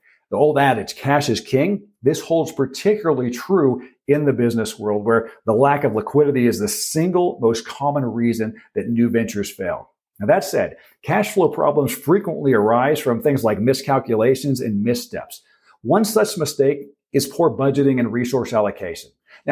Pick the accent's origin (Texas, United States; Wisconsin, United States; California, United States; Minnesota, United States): California, United States; Los Angeles; Now, while I don't live there anymore, I'm originally from Los Angeles.